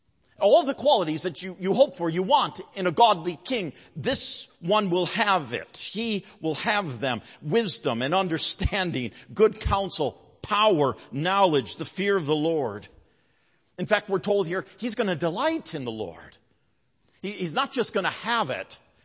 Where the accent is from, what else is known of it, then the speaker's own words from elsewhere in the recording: Coopersville, Michigan, United States; While growing up in Coopersville, there was a box elder tree that was growing on the corner of our garage.